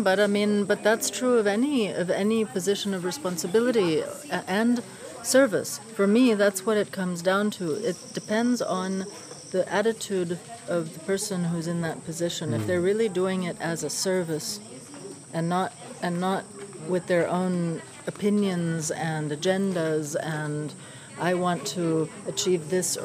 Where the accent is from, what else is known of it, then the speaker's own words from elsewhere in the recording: Belgium; I'm from Belgium. Yes.